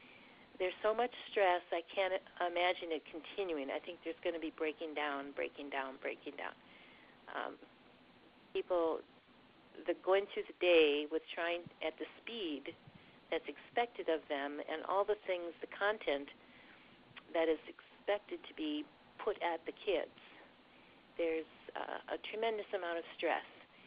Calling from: Wisconsin, United States; Hi, I'm calling from Wisconsin.

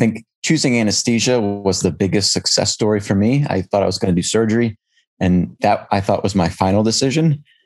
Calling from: Dallas, Texas, United States; I'm calling in from University of Texas Southwestern in Dallas.

